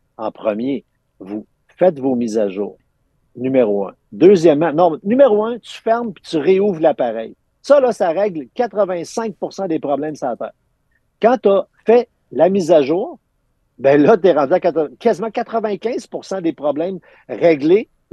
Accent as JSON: {"language": "French", "region": "Quebec", "country": "Canada", "said": "Je m'excuse, je suis Québécois, je suis Québécoise."}